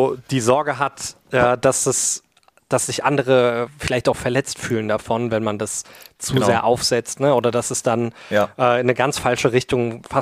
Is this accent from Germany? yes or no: yes; Germany; first language German; Also ich habe nie das Gefühl, als Deutscher jetzt, ne, Muttersprachler, dass Killjoy dazu aufgesetzt wirkt